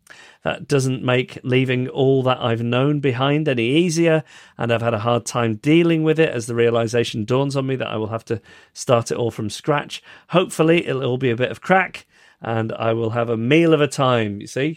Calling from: Mumbai, Maharashtra, India; given that I am from Mumbai, India

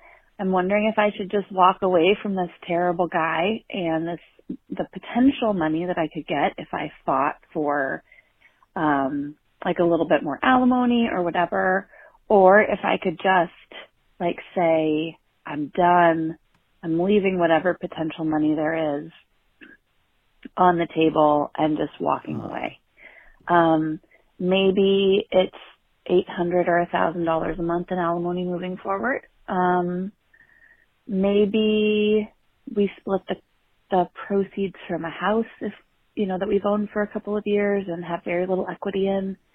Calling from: San Francisco, California, United States; calling from San Francisco.

